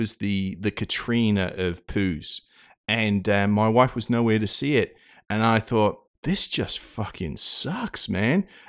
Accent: Australia; I'm from Australia, so obviously none of my family are here.

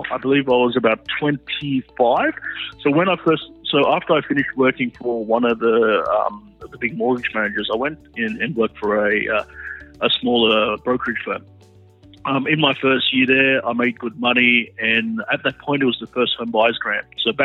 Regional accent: Bankstown, New South Wales, Australia; We were, more of a lower social economic family. Southwest Sydney, we're from Bankstown.

